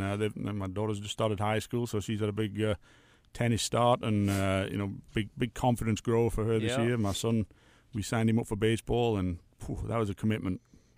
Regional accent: England, United Kingdom; made in America, but I'm from England.

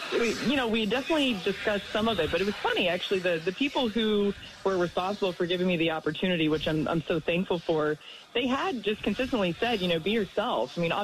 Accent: Georgia, United States; Growing up in Georgia, we never really could afford to go over there and actually see the Masters in person

